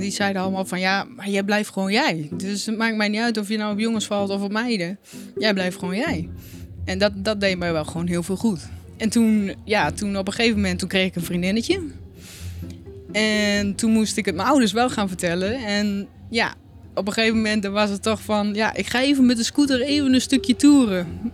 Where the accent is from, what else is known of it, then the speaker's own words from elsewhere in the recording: Groningen, Netherlands; Ik ben opgegroeid in het Westerkwartier.